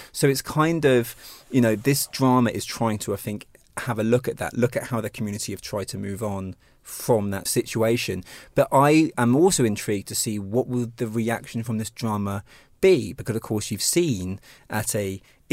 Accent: Salisbury, South West England, United Kingdom; And I'm from Salisbury.

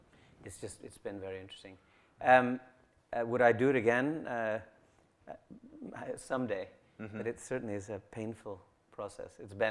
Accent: Pakistan; my next book, he was very pleased to hear, is a memoir about growing up in Pakistan

